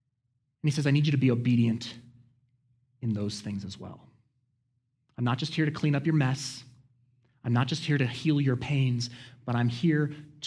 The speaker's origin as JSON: {"language": "English", "town": "Colorado Springs", "region": "Colorado", "country": "United States", "tie": "born or raised there", "said": "I don't know what it is. I was raised in Colorado Springs."}